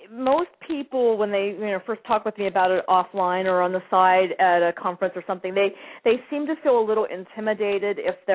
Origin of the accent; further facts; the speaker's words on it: Pittsburgh, Pennsylvania, United States; I'm from Pittsburgh, Pennsylvania. I'm a scrappy gal.